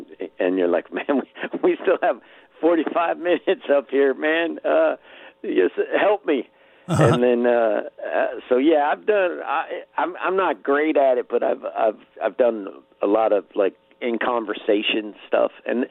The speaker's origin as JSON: {"language": "English", "town": "Reno", "region": "Nevada", "country": "United States", "tie": "born or raised there", "said": "I grew up, when I was 13, my brother moved to Los Angeles. We grew up in Reno, Nevada."}